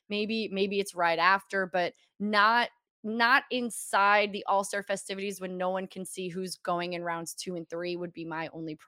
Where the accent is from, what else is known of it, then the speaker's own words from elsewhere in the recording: St. Louis, Missouri, United States; I mean, I'm from St. Louis.